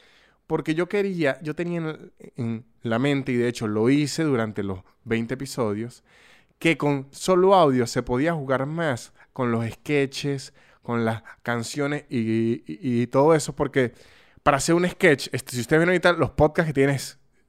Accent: Venezuela; Como venezolano y me entregué

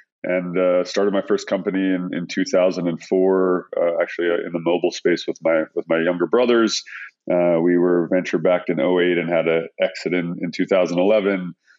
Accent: Texas, United States; born there; I was born in Texas. I've always wanted to own the Cowboys.

